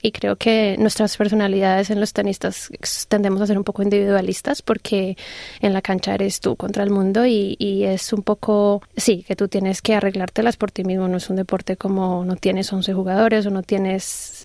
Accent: Bogotá, Colombia; moved away; yo soy de Bogotá, de Colombia. Inicié el tenis desde los 7 años por mi padre.

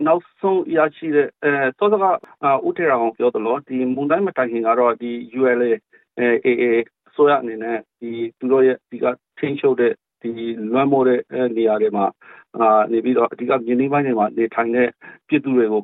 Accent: Sittwe, Rakhine State, Myanmar; အော်ကျွန်တော်ရဲ့ဇာတိကစစ်တွေဇာတိပါ

